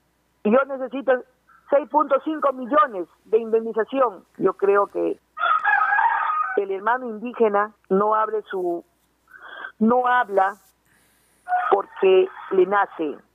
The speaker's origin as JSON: {"language": "Spanish", "town": "Puerto América", "region": "Loreto", "country": "Peru", "tie": "born or raised there", "said": "yo soy nativa de Puerto América, soy loretana de corazón y de pura cepa"}